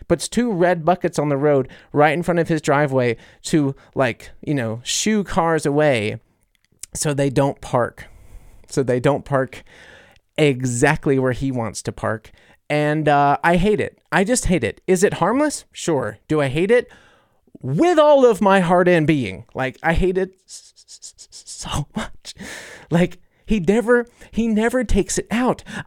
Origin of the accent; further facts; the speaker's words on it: New Orleans, Louisiana, United States; And I'm also coming from New Orleans, I'm like, they're going to kill us, you know?